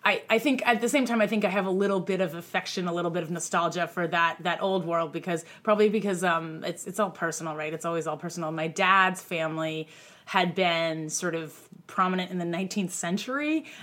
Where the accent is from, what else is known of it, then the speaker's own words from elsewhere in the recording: Groton, Massachusetts, United States; I grew up in Groton, Mass, where the boarding school is.